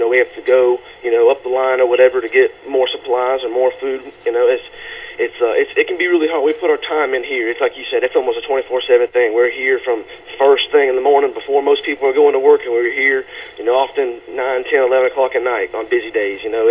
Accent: Austin, Georgia, United States; Yes, sir. Georgia. Okay. It's about Austin, Georgia.

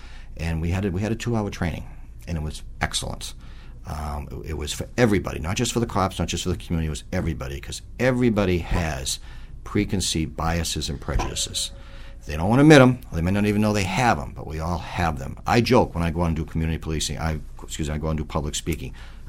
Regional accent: Lynn, Massachusetts, United States; we all, for the most part, all were born and brought up in Lynn. You know, we came up through, we went to the Lynn schools

